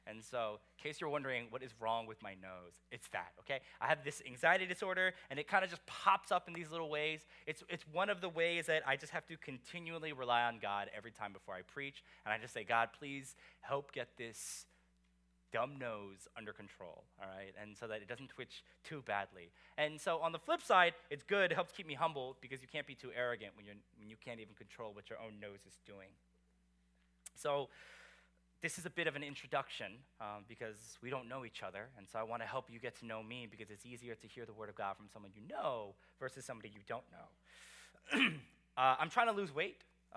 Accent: Virginia, United States; also born or lived in Korea; now in New York, United States; So I was born in Korea. I grew up here in kind of like the D.C., Virginia area, kind of bouncing back and forth between neighborhoods.

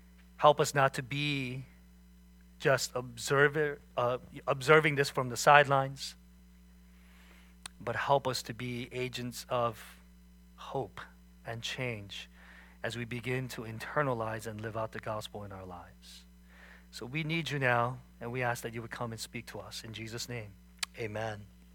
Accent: Virginia, United States; I grew up here in Northern Virginia. I call this place home. Went to Oakton High School, where I met my wife.

